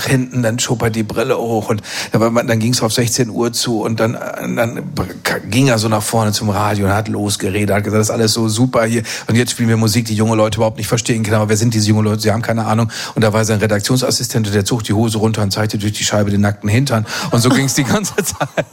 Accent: Dortmund, North Rhine-Westphalia, Germany; die war mit ihrem Ü-Wagen bei uns in Dortmund im Vorort. Und da dachte ich mir, endlich ist die Welt zu Gast.

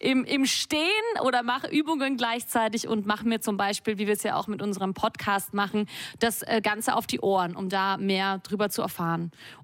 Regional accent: Austria; moved away as an adult; now in Germany; Da muss ich als Österreicherin natürlich sagen, das Laufen, Urösterreicherin, die vor 10 Jahren hierher gekommen ist

